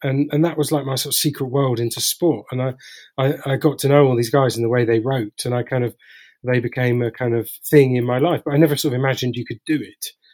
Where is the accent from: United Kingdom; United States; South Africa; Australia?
United Kingdom; London; I grew up in South East London. I still live there. We were single parent family, didn't have any cash